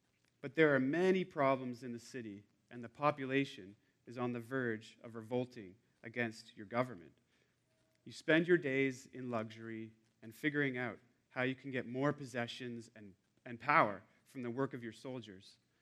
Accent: Nova Scotia, Canada; now in Vancouver, Canada; yes, that's a Dutch name. My father was born in Holland, but I, on the other hand, like I said, grew up in Nova Scotia, so I'm pure Canadian. I've been in Vancouver for about 8 years now

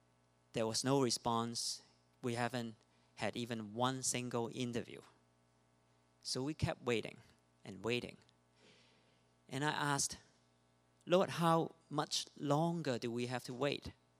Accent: Hong Kong; English is a second language; now in Canada; And number three, my English sucks. And number four, I was not raised here. I grew up in Hong Kong.

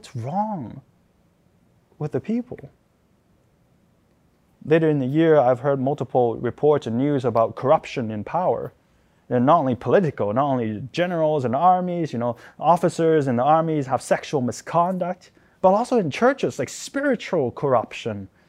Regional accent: Hong Kong; And I myself is from Hong Kong. So seeing my hometown sort of go up in flames

